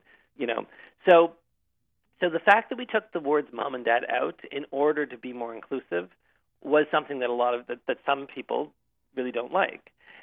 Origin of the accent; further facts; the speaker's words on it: Canada; I mean, I am Canadian, as you said, and I have no interest.